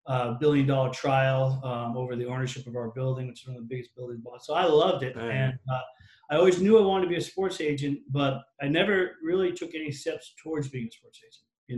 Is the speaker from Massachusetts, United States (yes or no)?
yes; Boston, Massachusetts, United States; you know, I grew up in Boston and, you know, I love Larry Bird and Kevin McHale and Robert Parrish.